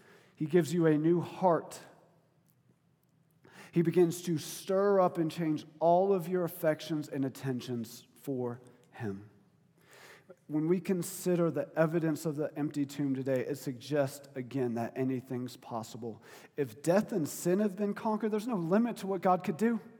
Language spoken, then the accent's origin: English; Florida, United States; Like, I'm from Florida, right? And we had a couple houses that were, like, worth $1 million.